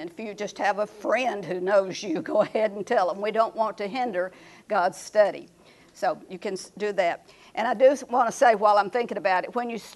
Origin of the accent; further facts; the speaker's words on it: Texas, United States; also born or lived in Houston; now in Nacogdoches, United States; Roger and I grew up in East Texas. We went to Sam Houston, forgive us please. We moved to Houston and he worked 35 years for NASA and then we retired when he was 55 and moved to Nacogdoches.